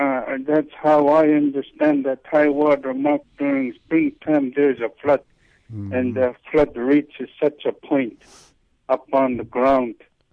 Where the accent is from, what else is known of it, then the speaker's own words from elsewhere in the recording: Akichuk, Alaska, United States; Coming from the village of Akichuk, I'm originally from Akichuk. We have our traditional fishing setnet grounds up there too, and it's on a sandbar.